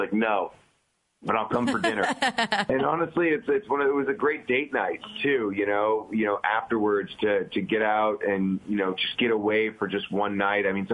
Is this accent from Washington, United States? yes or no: no; Parma, Ohio, United States; Oh, man. I mean, honestly, that's where my work ethic comes from. I believe that, you know, when you come from Cleveland, you are instilled with a really hard work ethic.